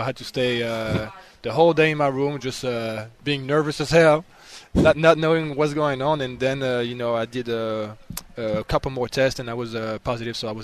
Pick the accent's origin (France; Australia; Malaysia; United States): France; Île-de-France; So I'm not actually from Paris. I'm like, you know, in the suburbs, like right at the border. And so the district of where I live is 94.